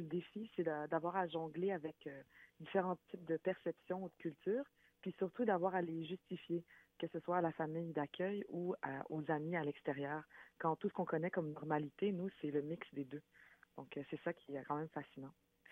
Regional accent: Gatineau, Quebec, Canada; Moi, j'ai grandi à Gatineau, donc autour de moi, il y avait beaucoup de Québécois et peu d'immigrants.

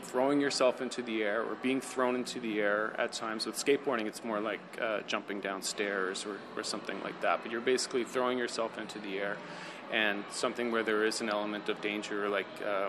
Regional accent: Goose Bay, Newfoundland and Labrador, Canada; And then also growing up in Goose Bay in the summertime, I would build things to skateboard on.

